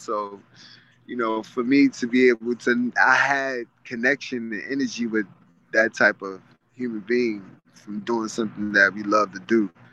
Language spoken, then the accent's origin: English; Coney Island, New York, United States; Like, for me, growing up in Coney Island, people don't realize, because of the wind and we in the buildings, because we're right next to the ocean